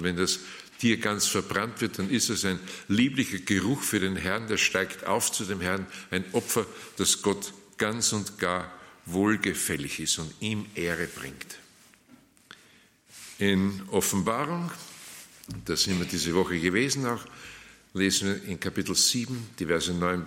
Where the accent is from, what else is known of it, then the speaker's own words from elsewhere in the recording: Austria; Also bei uns in Österreich heißt es ja, wenn man jemanden eingeladen hat, zum Abschied sagt man, ich werde mich schon nur revanchieren.